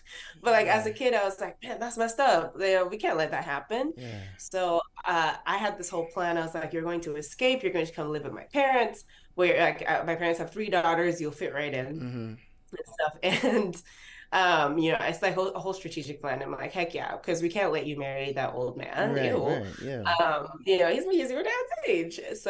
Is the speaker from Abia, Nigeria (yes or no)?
no; Kano, Nigeria; also born or lived in Borno State; the first 8, 9 years of my life were in Kano State, which is, you're familiar with Nigerian geography. It is north proper. I was born in Borno State, which is even more north of Kano, if that's possible.